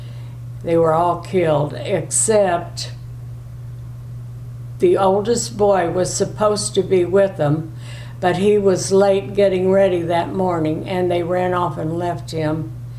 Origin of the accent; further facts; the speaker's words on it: Waynesville, Missouri, United States; born there; I was born in Waynesville, Missouri.